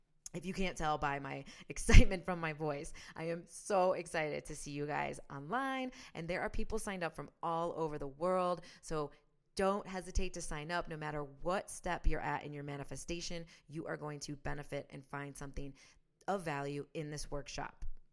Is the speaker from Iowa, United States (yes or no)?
no; Southfield, Michigan, United States; born there; So I was born in the state of Michigan. I was born in Southfield, Michigan, like this little town outside of Michigan